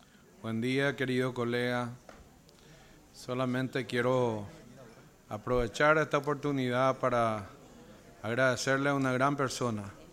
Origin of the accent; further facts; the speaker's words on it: North, Paraguay; le agradecemos exageradamente como norteño